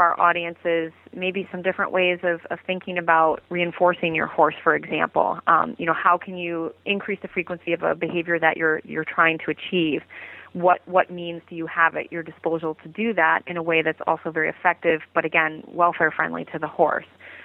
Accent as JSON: {"language": "English", "region": "Michigan", "country": "United States", "tie": "born or raised there", "lives_now": "Delaware, United States", "said": "growing up in Michigan, you know, we had some racing industry, but here in Delaware and Maryland and Pennsylvania, there are several racetracks"}